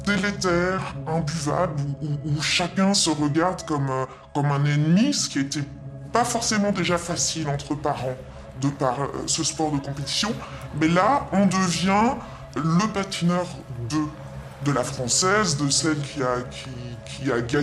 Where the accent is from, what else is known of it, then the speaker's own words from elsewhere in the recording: France; now in Switzerland; je l'entends même si je dis pas que je suis française